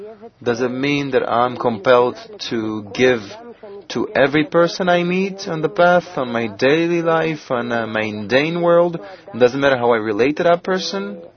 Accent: Eilat, Southern District, Israel; I'm from Eilat.

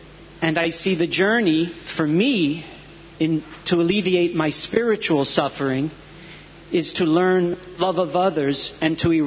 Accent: Tampa, Florida, United States; from Tampa, Florida.

